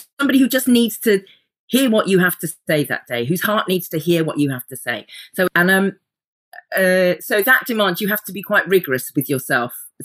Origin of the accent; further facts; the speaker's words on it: South West England, United Kingdom; Because I just think about where I grew up in the Cotswolds, to get to the theatre, it was like a mission, man.